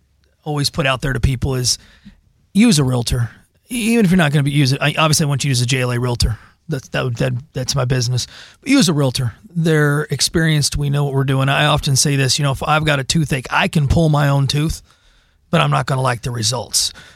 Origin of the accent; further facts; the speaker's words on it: Missouri, United States; I grew up in the Midwest. I'm from Missouri. Not as strong of a market there as it is here.